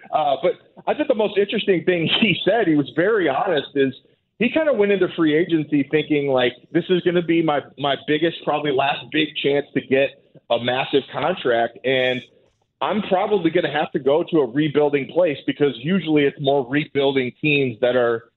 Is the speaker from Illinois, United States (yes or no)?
yes; Champaign, Illinois, United States; born there; I was born in Champaign Urbana, which is home of the University of Illinois, and I am not a fan of that town.